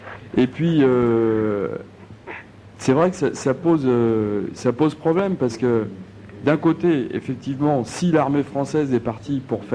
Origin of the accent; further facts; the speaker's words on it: France; évidemment, en tant que Français, on s'interroge hein